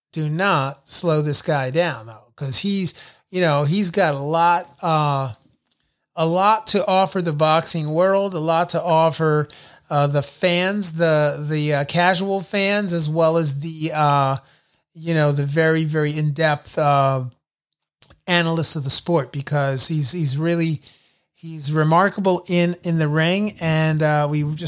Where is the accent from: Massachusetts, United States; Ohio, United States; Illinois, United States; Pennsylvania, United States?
Pennsylvania, United States; Philadelphia; I'm from the Philly area, Philadelphia yes. area.